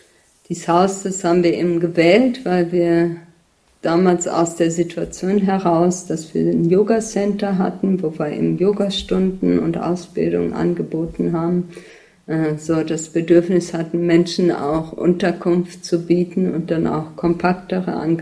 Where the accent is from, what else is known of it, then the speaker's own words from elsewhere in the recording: Germany; die Teile, die ich von meiner deutschen Erziehung und meinem deutschen Aufwachsen hatte